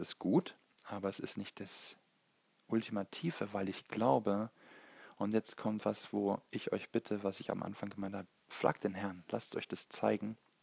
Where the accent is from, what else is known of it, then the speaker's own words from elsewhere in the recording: Germany; wir haben ein ganz schwieriges Wir-Bewusstsein, vor allem als Deutsche, wir als Volk, ja, das ist ein ganz schwieriges Ding